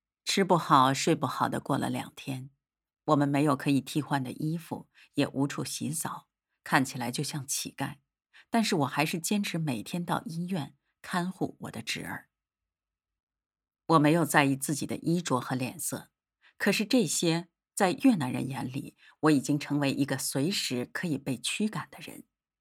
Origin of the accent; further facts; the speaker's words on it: Cambodia; 他们知道我们是柬埔寨人